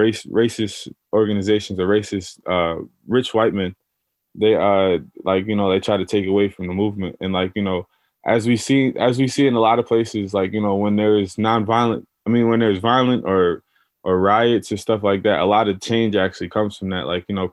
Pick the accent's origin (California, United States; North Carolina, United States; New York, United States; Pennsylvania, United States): New York, United States; Troy; I'm from Troy, I lived in Troy all my life. That's about it. I went to Hudson Valley Community College for some years.